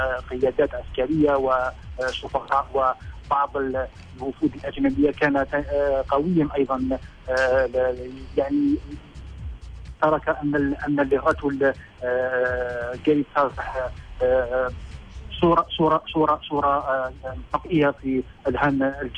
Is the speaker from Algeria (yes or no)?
yes; Algeria; ما عدا حراك الثلاثاء المعروف عندنا في الجزائر